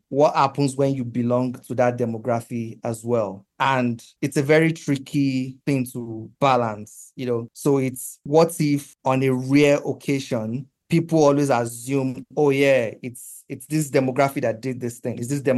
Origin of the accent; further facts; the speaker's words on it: Nigeria; It happens too as a Nigerian.